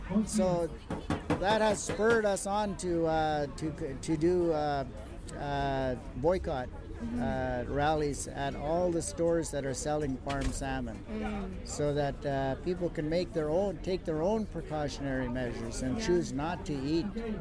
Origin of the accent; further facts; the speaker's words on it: British Columbia, Canada; I come from the Squat First Nation. We're Stalo people, people of the river.